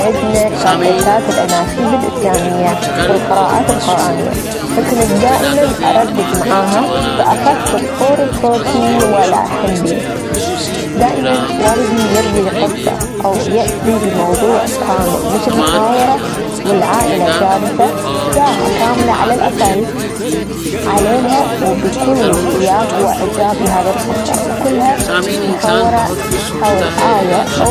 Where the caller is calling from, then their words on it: United Arab Emirates; معكم كمان من الإمارات